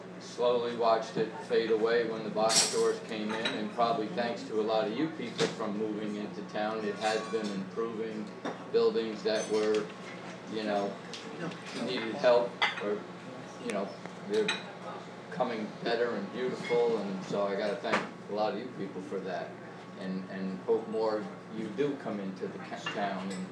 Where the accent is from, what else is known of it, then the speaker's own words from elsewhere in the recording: Catskill, New York, United States; Probably one of the only born and raised in Catskill person in here.